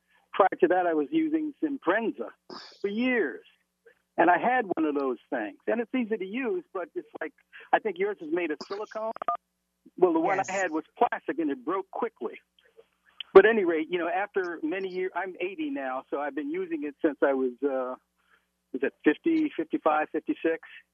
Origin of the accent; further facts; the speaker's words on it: Philadelphia, Pennsylvania, United States; also born or lived in New Jersey; I'm from New Jersey. I mean, I'm from Philadelphia and New Jersey